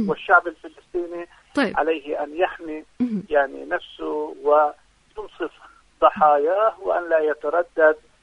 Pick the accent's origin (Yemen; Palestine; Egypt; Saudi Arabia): Palestine; وهو ما يدفعنا كفلسطينيين للتصميم على المضي قدما بملاحقة مجرمي الحرب الإسرائيليين